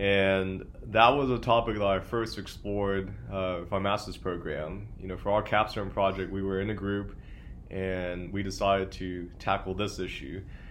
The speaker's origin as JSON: {"language": "English", "town": "Lawton", "region": "Oklahoma", "country": "United States", "tie": "born or raised there", "said": "And before that, I was born and raised in Lawton. My mom and dad immigrated from South Korea in the 1980s, and they opened up a dry cleaning business."}